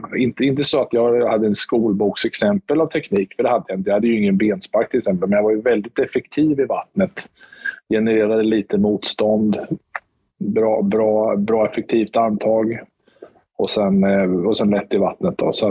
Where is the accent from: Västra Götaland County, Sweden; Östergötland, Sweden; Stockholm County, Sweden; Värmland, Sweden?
Östergötland, Sweden; Motala; Nej, jag är uppväxt i Motala.